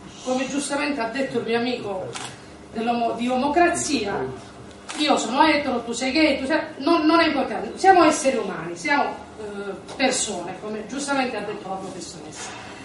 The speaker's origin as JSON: {"language": "Italian", "town": "Cosenza", "region": "Calabria", "country": "Italy", "said": "Io sono di Cosenza, lui di Catanzaro."}